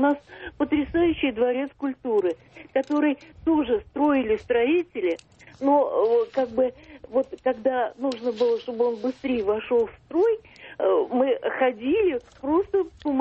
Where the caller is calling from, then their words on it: Moscow, Russia; Я звоню из Москвы.